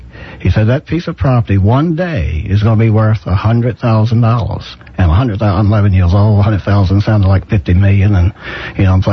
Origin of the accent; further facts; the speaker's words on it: Earlysville, Virginia, United States; I am the seventh generation in Albemarle County. I was born in Earlysville.